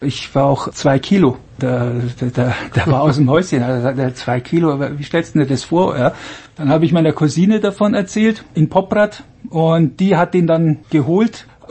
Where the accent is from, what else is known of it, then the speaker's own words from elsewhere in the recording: Markt Schwaben, Bavaria, Germany; bei mir in meinem Heimatort in Markt Schwaben